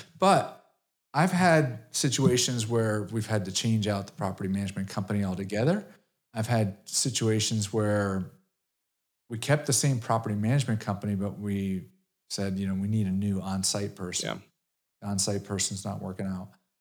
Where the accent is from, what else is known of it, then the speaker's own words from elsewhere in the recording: Brookfield, Connecticut, United States; So I grew up in Brookfield, Connecticut.